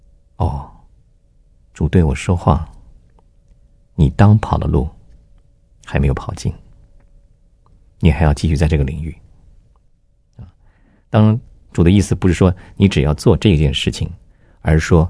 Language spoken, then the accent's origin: Chinese; Taiwan; 比如说我是在台湾出生，基本上这是我的成长环境，是我的工作环境，